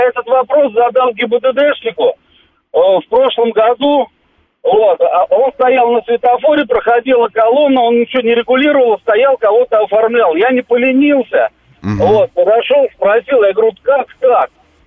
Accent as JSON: {"language": "Russian", "region": "Moscow", "country": "Russia", "said": "мы москвичи"}